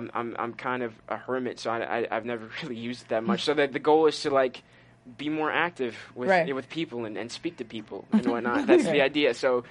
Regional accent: Minneapolis, Minnesota, United States; I'm from Minnesota, Minneapolis, Minnesota.

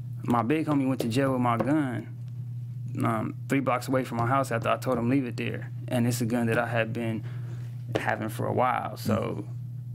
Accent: San Pedro, California, United States; If you ask me. Where you from? I'll tell you San Pedro.

